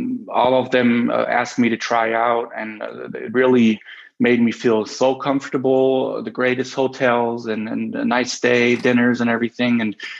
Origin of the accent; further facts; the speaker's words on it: Bremerhaven, Bremen, Germany; In Bremerhaven, my hometown, I was able to just keep doing what I've been doing all my childhood, play basketball and be surrounded by basketball people and also make money.